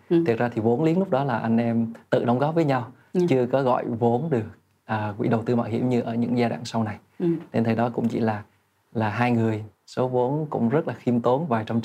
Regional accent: Da Lat, Lam Dong, Vietnam; một cái dáng dấp hay một cái gì đó của quê hương mình. Thì Đà Lạt thì có hoa mimosa.

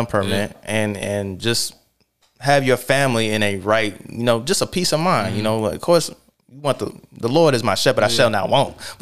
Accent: the South, United States; you know, I'm from the South. I feel like you should have at least 4 guns.

